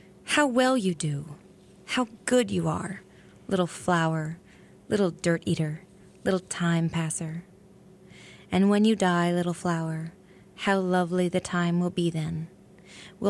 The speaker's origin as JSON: {"language": "English", "town": "Sonoma", "region": "California", "country": "United States", "tie": "born or raised there", "lives_now": "Brooklyn, United States", "said": "As I live in Brooklyn, but I often go home to my hometown, Sonoma, California, and my mother is a caretaker on a 40-acre horse ranch."}